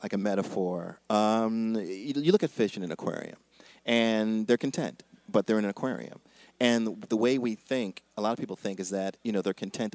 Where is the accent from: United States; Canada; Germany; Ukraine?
United States; Springfield, Massachusetts; So I told her I was from Springfield, Massachusetts. No one famous ever came from Springfield, Massachusetts.